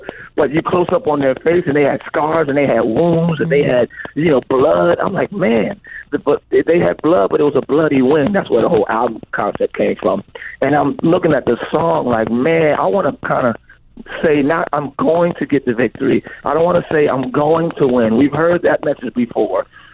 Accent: New Jersey, United States; I'm from New Jersey. I'm sick of the cold. I'm sick of the snow.

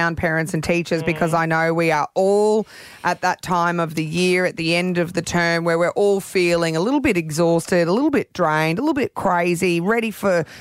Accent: Queensland, Australia; I'm a Queenslander.

